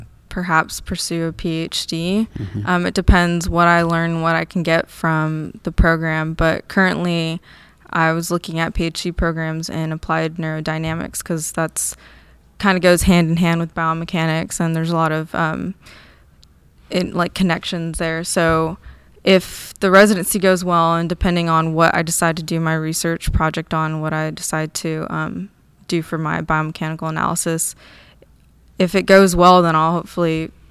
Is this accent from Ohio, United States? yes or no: no; Houston, Texas, United States; also born or lived in Wyoming; I was pretty much raised in Houston, but I was born in another state, Wyoming.